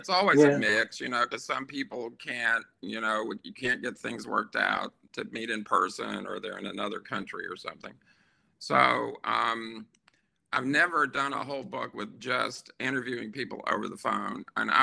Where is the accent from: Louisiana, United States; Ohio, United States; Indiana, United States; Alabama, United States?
Alabama, United States; Birmingham; I was born and raised in and around Birmingham, Alabama, and would go to New Orleans on occasion when I was young.